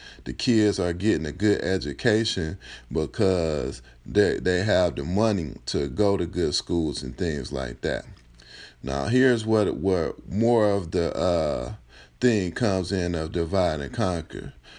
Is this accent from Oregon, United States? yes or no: no; Detroit, Michigan, United States; Now, see, the problem we have, like, especially where we come from, I'm from Detroit, where it's hard for a group of individuals to get together and shine and really do something.